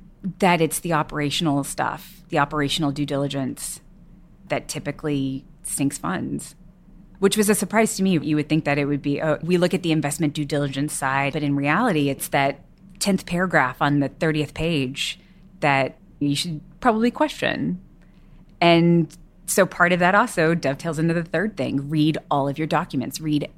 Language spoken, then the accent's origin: English; Texas, United States; I grew up in Texas.